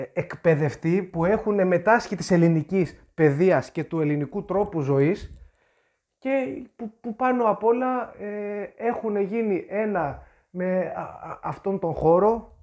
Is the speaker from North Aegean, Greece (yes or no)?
yes; Kardamyla, North Aegean, Greece; όπως το λέμε και στο χωριό μου στα Καρδάμιλα